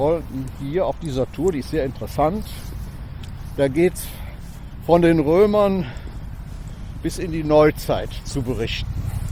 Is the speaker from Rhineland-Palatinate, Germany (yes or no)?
no; Cologne, North Rhine-Westphalia, Germany; als Kölner